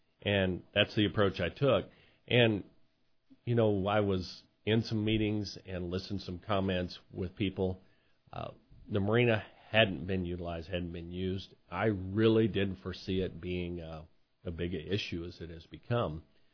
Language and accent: English; Hannibal, Missouri, United States; I grew up in Hannibal. I have fished the river and all the little backwaters.